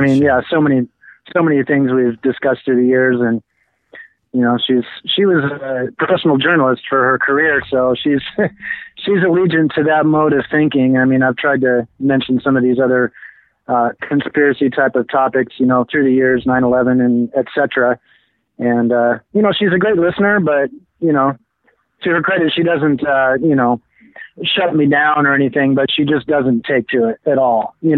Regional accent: New Jersey, United States; now in Seattle, United States; Yo, George … from New Jersey.

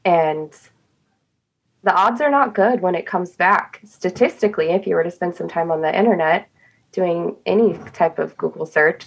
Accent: Oklahoma, United States; So I am from rural Oklahoma. I grew up in the ag industry. Your classic ag girl.

